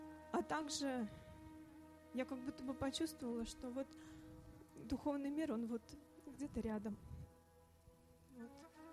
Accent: Penza, Penza Oblast, Russia; я из Пензы, с мужем приехали.

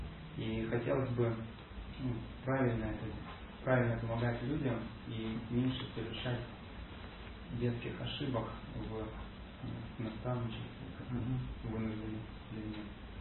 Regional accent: Veliky Novgorod, Novgorod Oblast, Russia; я из Великого Новгорода.

